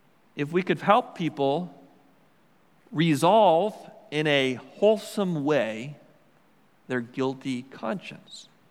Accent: Milwaukee, Wisconsin, United States; I grew up in Milwaukee, and there were religious buildings all around the basilica with candles that were lit all day, all night long

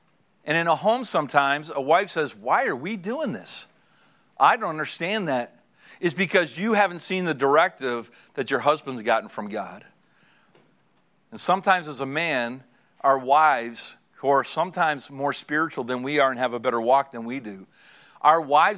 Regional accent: Canada; I always tell people, say, I'm from Canada.

